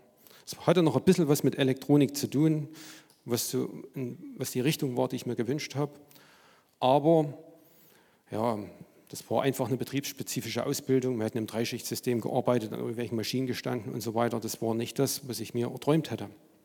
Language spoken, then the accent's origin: German; East Germany, Germany; Ich bin noch so in DDR-Zeiten aufgewachsen, habe also noch die Schule in der DDR-Zeit gemacht.